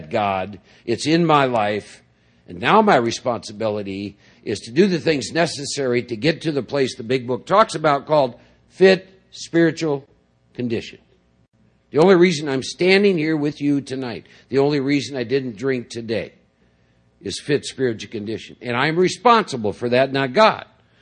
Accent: Midwest, United States; as I got older, born and raised in the Midwest, and finishing up college, get drafted, get sent to Vietnam

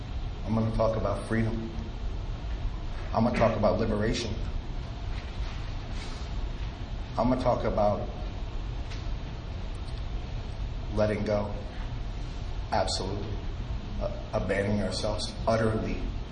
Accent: New York, United States; So I'm from New York. It says, you guys. You guys, right?

